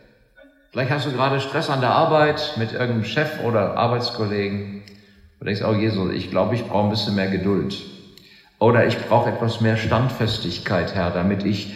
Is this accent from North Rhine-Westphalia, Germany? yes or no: no; Eschwege, Hesse, Germany; Und das ist mein Heimatort, wo ich zur Schule gegangen bin, Eschwege, an der ehemaligen Grenze.